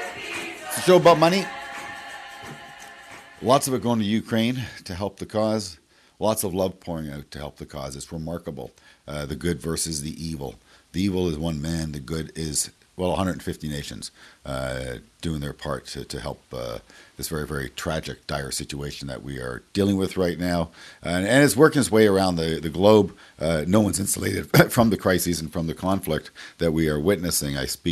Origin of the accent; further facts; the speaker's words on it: Canada; as a Canadian, right here, right now, we're okay because we have what the world needs.